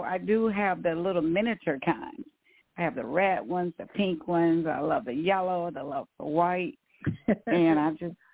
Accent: San Francisco, California, United States; also born or lived in Tyler, Texas; now in Texas, United States; But I am born, in the rose capital of the world, but I was raised in San Francisco. But then I came back to Texas to take care of my mom and dad

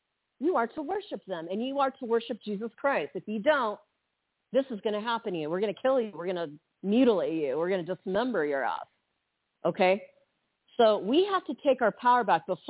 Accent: United States; born there; I was born in the United States, mother effer.

